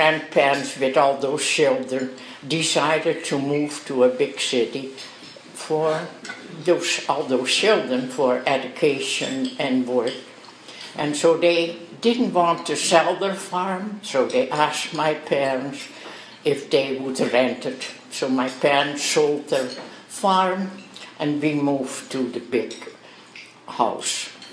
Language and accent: English; Netherlands; born there; English is a second language; I was born in Holland. You probably all know about my accent.